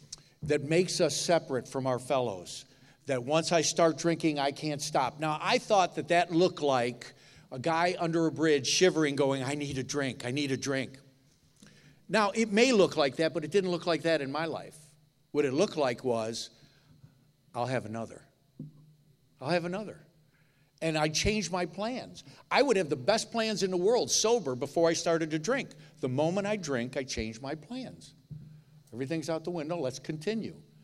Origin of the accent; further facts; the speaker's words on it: Niagara Falls, Florida, United States; now in Miami, United States; I'm from Niagara Falls near Buffalo, right?